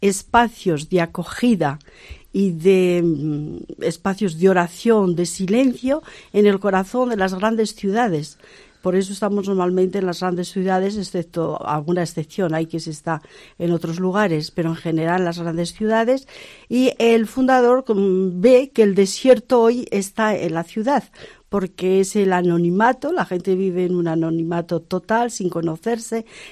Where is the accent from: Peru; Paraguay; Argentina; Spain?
Spain; now in Strasbourg, France; como yo soy española, y pues muchas, de muchas nacionalidades. Yo estoy en una vivo en Estrasburgo